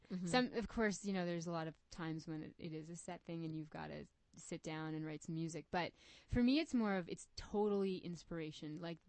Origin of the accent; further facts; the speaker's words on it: Nova Scotia, Canada; also born or lived in New York, United States; I grew up in Nova Scotia, Canada, which is far east above Maine, and I was born upstate New York. A little, like, not totally upstate New York, like an hour outside of New York City.